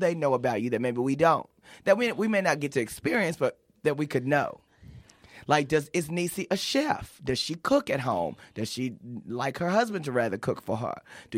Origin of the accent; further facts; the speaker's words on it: Paris, Texas, United States; I'm country. I'm from Paris, Texas, originally. I know the sound of popping biscuits.